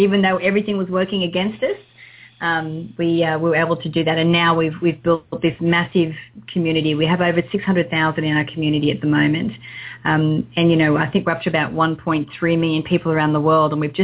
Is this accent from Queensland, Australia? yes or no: no; Sydney, New South Wales, Australia; Actually, I'm from Sydney, Australia